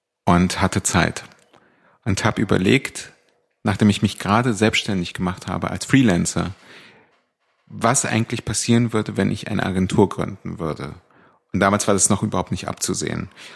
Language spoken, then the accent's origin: German; Berlin, Germany; ich komme nun mal aus Charlottenburg und bin dann später zum Studieren nach Köln und Hamburg gegangen. Irgendwann zurückgekommen und der klassische Berliner bleibt mehr oder weniger in seinem Kiez. Und jetzt bin ich in Schmargendorf gelandet, was ein Stadtteil von Wilmersdorf ist